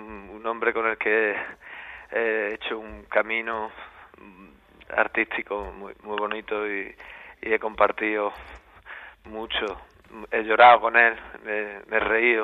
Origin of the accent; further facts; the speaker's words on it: Córdoba, Andalusia, Spain; Yo estoy enamorado de Córdoba y de siempre, y soy cordobés hasta la médula.